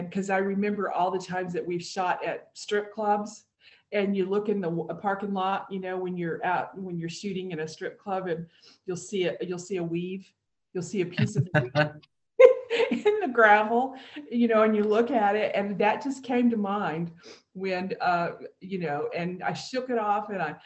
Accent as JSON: {"language": "English", "region": "the South", "country": "United States", "said": "that part of the country, I said, I'm familiar with, because I'm from the South."}